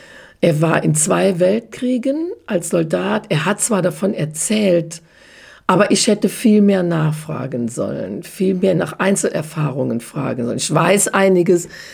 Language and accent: German; Germany; ob wir denn aus unserer Geschichte als Deutsche überhaupt gelernt haben